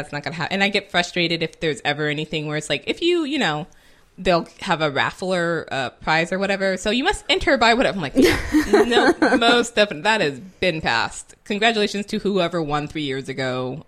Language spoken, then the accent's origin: English; California, United States; I love California, and I get it's an interesting state, and I'm from Northern California, and I've definitely can see differences between Northern and Southern California.